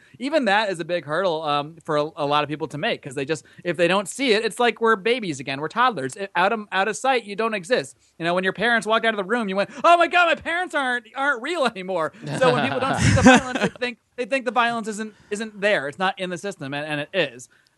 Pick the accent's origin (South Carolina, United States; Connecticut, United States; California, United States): Connecticut, United States; But I grew up in Connecticut, not far from New York City, and I had spent a lot of time there.